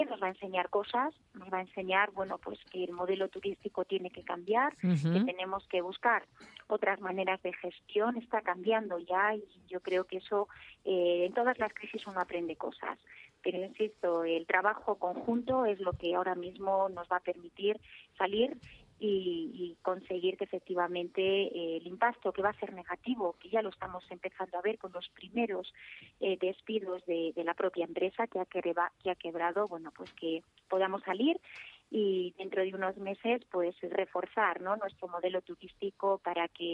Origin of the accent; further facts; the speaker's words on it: Ataquines, Castile and León, Spain; also born or lived in Medina del Campo; aunque nací en Medina, bueno, pues yo me he criado en Ataquines